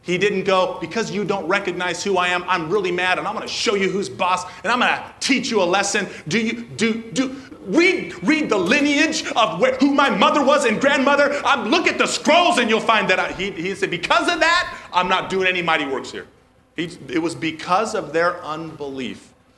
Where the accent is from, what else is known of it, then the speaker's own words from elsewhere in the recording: California, United States; I'm an American. See, I'm from the Central Valley, and there's a bunch of cowboys down there.